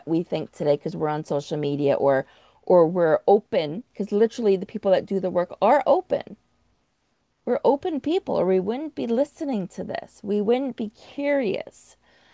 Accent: Canada; because I'm Canadian, right?

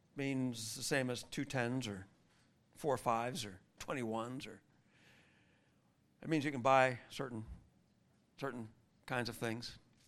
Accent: Cuba; I grew up in Cuba

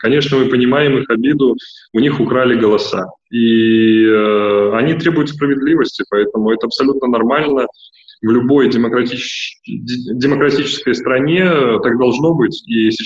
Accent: Belarus; я очень горд за то, что я белорус.

